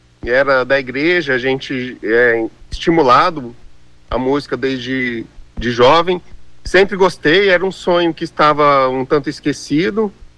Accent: São Paulo, Brazil; Sérgio de Carvalho, que é um conterrâneo meu. Viemos da mesma pequena cidade do interior de São Paulo.

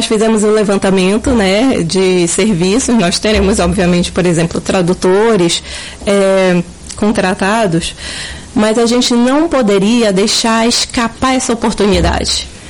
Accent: Macapá, Amapá, Brazil; a gente, como amapaense e macapaense, vai recepcionar pessoas para a nossa cultura

